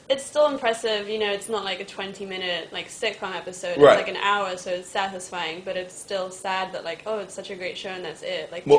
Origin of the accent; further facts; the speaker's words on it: London, United Kingdom; moved away as an adult; Yes, I grew up in central London, lived there my whole life until I was, like, 20 and came here.